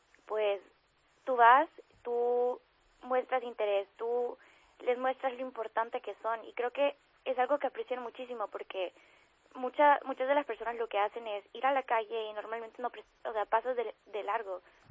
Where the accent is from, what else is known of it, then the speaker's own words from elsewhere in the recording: El Salvador; now in Madrid, Spain; este apostolado comenzó en El Salvador, que es el país de donde vengo, y bueno, acabo de llegar a Madrid